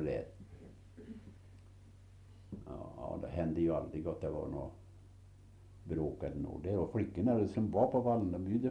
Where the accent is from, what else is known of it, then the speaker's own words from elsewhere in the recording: Bergsjö, Gävleborg County, Sweden; Ifrån, vi kommer från Bergsjö.